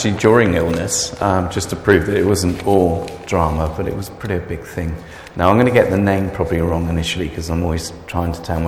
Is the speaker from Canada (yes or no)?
no; South West England, United Kingdom; I'm born and bred in Wiltshire from a farming family, quite a big family. And I was born and bred into a Baptist chapel.